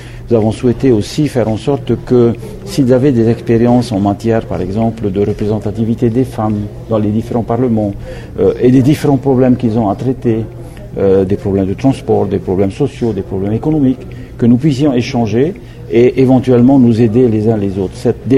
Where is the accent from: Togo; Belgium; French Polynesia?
French Polynesia; puisque nous sommes des Polynésiens, confronter la façon dont nous nous exprimons en Rio-Tahiti ou en Rio-Rarotoa ou dans les autres langues.